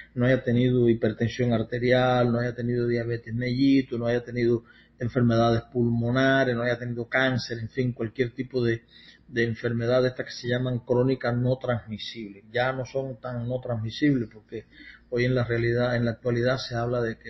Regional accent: Cuba; moved away; soy cubano y me fui de allá hace muchos años, alrededor de unos 20 y tantos años

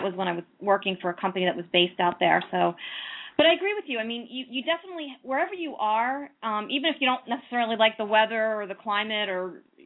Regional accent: Pennsylvania, United States; I mean, I grew up in Pennsylvania.

